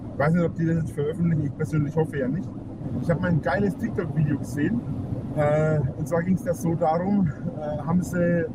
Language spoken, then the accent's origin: German; Germany; Für uns als Deutsche 220 so, gähnt da, hockt nebendran, gähnt.